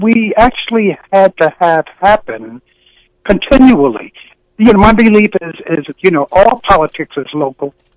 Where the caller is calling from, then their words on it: Harlem, New York, United States; We're calling from Harlem.